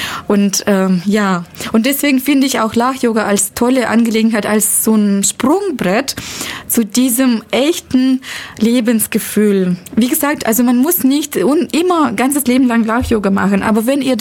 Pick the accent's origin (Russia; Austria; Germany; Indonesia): Russia; accent: Russian; German is a second language; jetzt weiß ich mein russischer Akzent